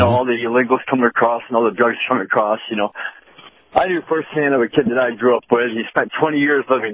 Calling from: Tampa, Florida, United States; Hey, Captain. … from Tampa.

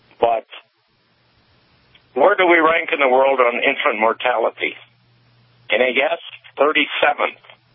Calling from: Minot, North Dakota, United States; Yes, I'm calling from Minot.

